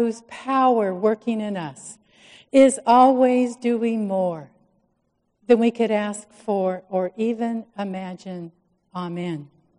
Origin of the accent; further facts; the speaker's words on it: Manhattan Beach, California, United States; I grew up in Manhattan Beach, and my relatives would come. We would go down to the beach.